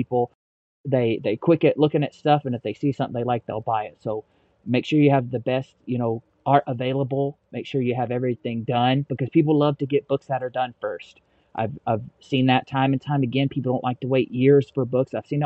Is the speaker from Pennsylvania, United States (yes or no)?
no; Magazine, Arkansas, United States; I grew up in Arkansas, went to school at a little tiny 964, population town called Magazine, Arkansas.